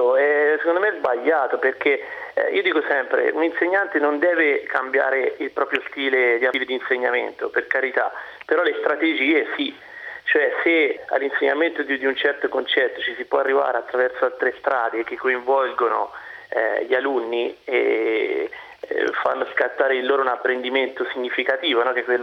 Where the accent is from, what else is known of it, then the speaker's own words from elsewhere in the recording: Tuscany, Italy; accent: Tuscan; now in Como, Italy; Io insegno nella provincia di Como, però sono toscana, come noterete dal mio accento, ma come tanti mi sono dovuto trasferire.